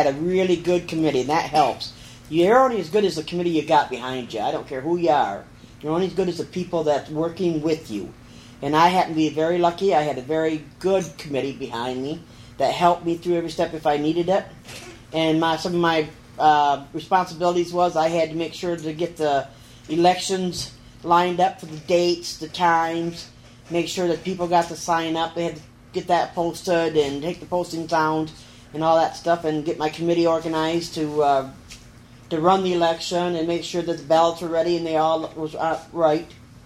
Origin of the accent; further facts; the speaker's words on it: Michigan, United States; So, you know, I was not from Lansing. I was from up north. And so we just didn't have that kind of talk.